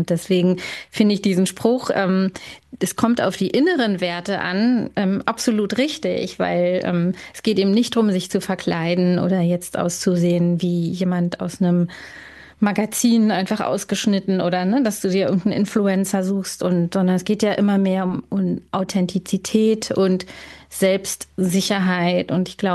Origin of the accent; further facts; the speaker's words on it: Berlin, Germany; als Berlinerin